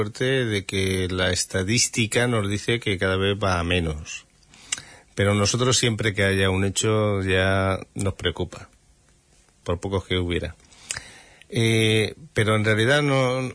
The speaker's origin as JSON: {"language": "Spanish", "town": "Alicante", "region": "Valencian Community", "country": "Spain", "said": "yo vengo de Alicante"}